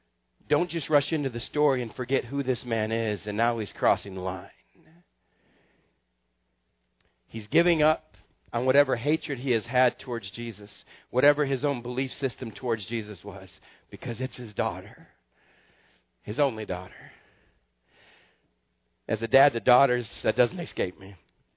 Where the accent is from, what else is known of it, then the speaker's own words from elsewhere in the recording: Texas, United States; I grew up in Texas with a bunch of brothers.